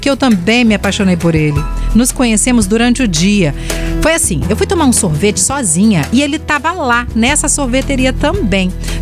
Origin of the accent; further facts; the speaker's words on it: Minas Gerais, Brazil; Deve ser por causa do meu sotaque, né, Cleide? Respondi que eu era de Minas, né?